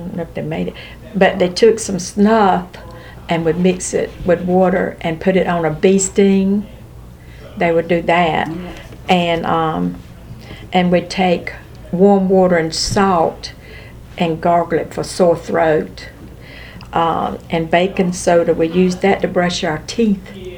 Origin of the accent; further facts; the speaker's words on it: Lewisburg, United States; I was born in Lewisburg, and it's in Franklin County.